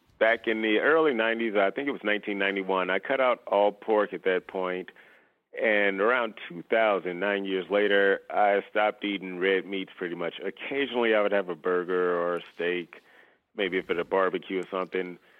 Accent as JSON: {"language": "English", "town": "St. Louis", "region": "Missouri", "country": "United States", "lives_now": "Phoenix, United States", "said": "I'm originally from the St. Louis area before I located to Phoenix."}